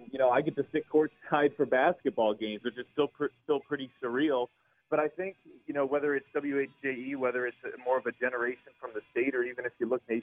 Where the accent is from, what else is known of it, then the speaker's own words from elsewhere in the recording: Carmel, Indiana, United States; I grew up in Carmel, and with the ridiculous fortune of Chris Denary, the Pacers TV play-by-play announcer, living in my neighborhood.